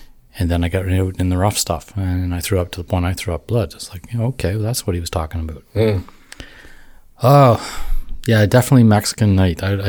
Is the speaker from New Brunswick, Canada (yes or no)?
no; Pictou, Nova Scotia, Canada; I'm originally from Pictou